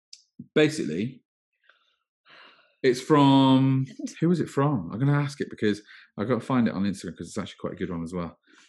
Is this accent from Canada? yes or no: no; West Midlands, United Kingdom; accent: Brummie; because I'm not originally from the Southwest. I'm from the Midlands, the West Midlands. And my nan still lives up there. So every time I speak to her on the phone, I go full Brummie.